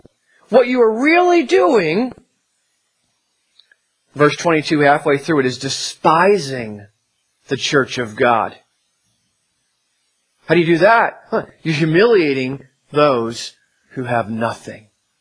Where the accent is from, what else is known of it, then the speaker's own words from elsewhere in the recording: New Jersey, United States; And I make faces a lot. I'm from New Jersey. We'll blame it on that.